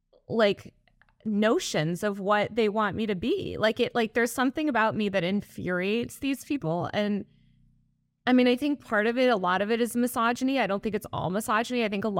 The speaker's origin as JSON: {"language": "English", "town": "Old Greenwich", "region": "Connecticut", "country": "United States", "tie": "born or raised there", "also_born_or_lived": "New York City", "said": "I grew up in New York City and outside in Connecticut and in a nice area in Old Greenwich."}